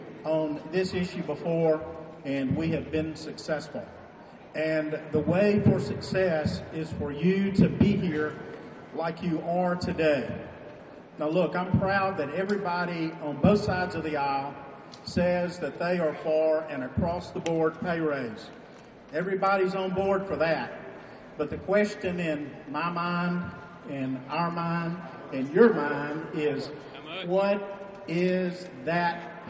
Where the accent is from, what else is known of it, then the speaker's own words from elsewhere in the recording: Bogue Chitto, Mississippi, United States; I'm from Bogachetta